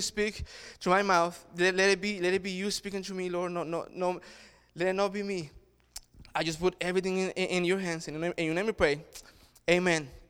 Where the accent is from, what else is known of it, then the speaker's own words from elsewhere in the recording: El Salvador; English is a second language; Growing up, I grew up back in El Salvador, and I always say this: I have a beautiful, strong, super thick accent, and everywhere I go, it goes with me.